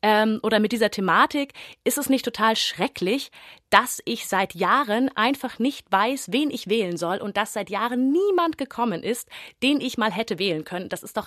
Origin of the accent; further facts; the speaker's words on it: Bavaria, Germany; ich bin sogar tatsächlich in Bayern geboren. Aha. Und in Bayern auch aufgewachsen. Aber mein Großvater mütterlicherseits, der kam aus Ungarn.